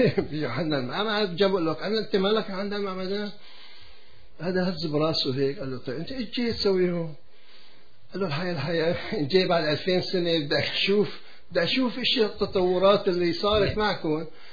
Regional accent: Syria

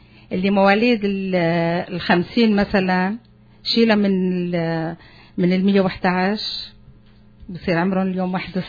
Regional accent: Canada; بس كمان نحن كنديين مفتخر كمان

